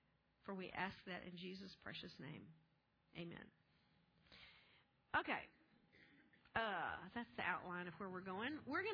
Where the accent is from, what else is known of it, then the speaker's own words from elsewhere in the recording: Texas, United States; Many of you knew I grew up in West Texas during the drought of the 50s, and that was such a traumatic event that it made an indelible mark on me.